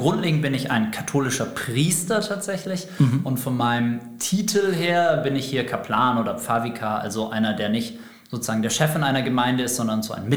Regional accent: Lower Saxony, Germany; moved away as an adult; ich bin inzwischen 37 Jahre alt. Ich stamme überhaupt nicht aus der Gegend, wo wir hier sitzen bei Nürnberg, sondern ich stamme eigentlich von der Nordsee. Ich bin Ostfriese und bin da auch aufgewachsen. Bis zum Abitur habe ich dort oben gewohnt.

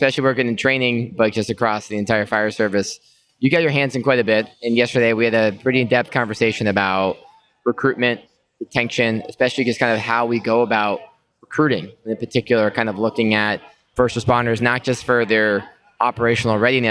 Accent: Chicago, Illinois, United States; what you're doing in your department at Lambton Shores Fire Rescue in Canada to what's going on in my hometown, Chicago FD

